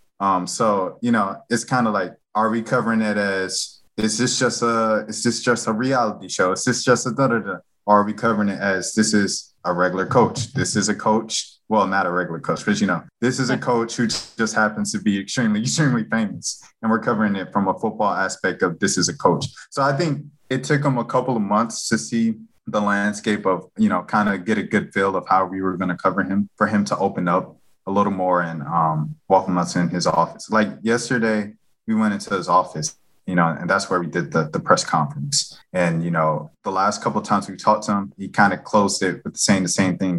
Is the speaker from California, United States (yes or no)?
no; Atlanta, Georgia, United States; And I'm from Atlanta.